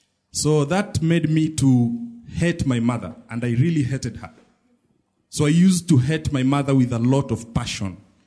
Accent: Kenya; and I'm coming from Kenya.

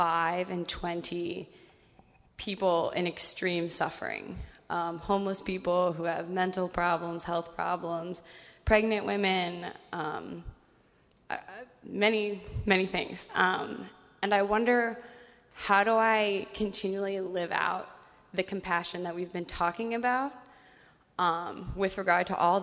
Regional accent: Virginia, United States; now in New York City, United States; I'm from Virginia, but now I live in New York City.

